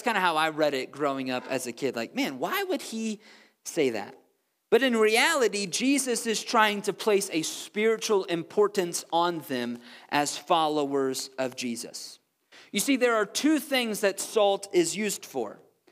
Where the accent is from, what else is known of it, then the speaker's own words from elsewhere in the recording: Midwest, United States; I grew up in the Midwest, where if you kept your salt out on the table too long, it would clump up because of the humidity.